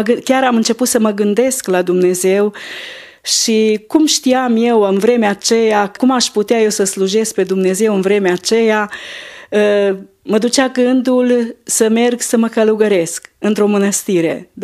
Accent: Rohia, Maramureș County, Romania; Eu sunt din județul Maramureș, localitatea Rohia, oraș Târgu Lăpuș, Valea Lăpușului, partea aceea.

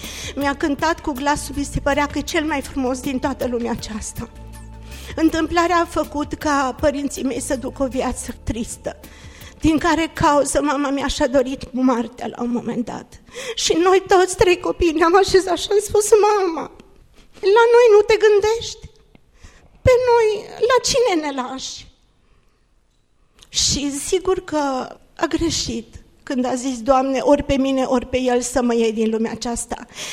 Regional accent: Cluj, Cluj County, Romania; Și am crescut, am locuit în Cluj

